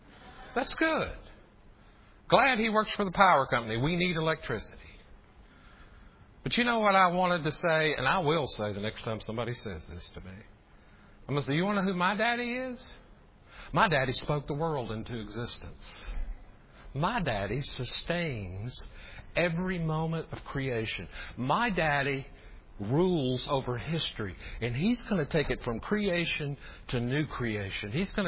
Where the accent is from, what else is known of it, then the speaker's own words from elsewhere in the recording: the South, United States; one of the things that comes from the culture where I grew up is in the South. And since I'm from the South, I can speak of the South.